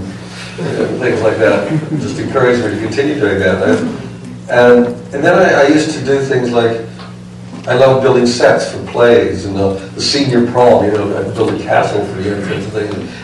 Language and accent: English; Minnesota, United States; Because I grew up in Minnesota before we had a television, we had radio.